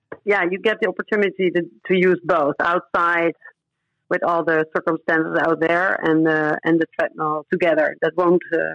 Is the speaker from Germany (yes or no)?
no; Netherlands; moved away; also born or lived in Curaçao; I moved from the Netherlands to the tropical islands close to the north of South America. It's called Curaçao. It's a Dutch colony island.